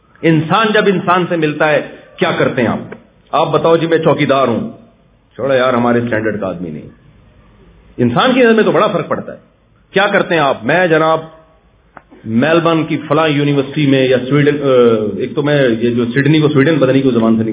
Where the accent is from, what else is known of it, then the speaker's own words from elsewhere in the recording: Karachi, Sindh, Pakistan; moved away; ہم جب کراچی سے آئے نا تو کراچی میں جو ہماری گورنمنٹ ہے، لوگ برے نہیں ہیں